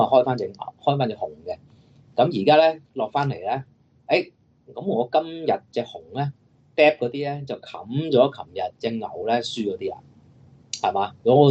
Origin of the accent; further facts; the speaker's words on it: China; 好似當年英國用啲毒品、用啲鴉片嚟荼毒我哋中國人咧